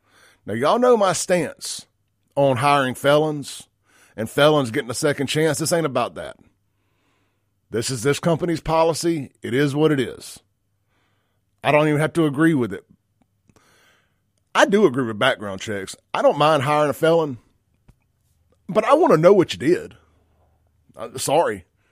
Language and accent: English; Scranton, Pennsylvania, United States; But I'm cussing Chalkway out because of what he's done to my hometown. So I understand Scranton folks being upset.